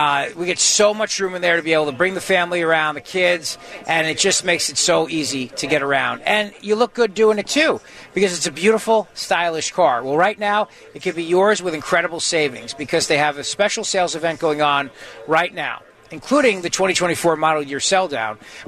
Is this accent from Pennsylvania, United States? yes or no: no; New Jersey, United States; I'm from Jersey. I grew up doing Jersey politics.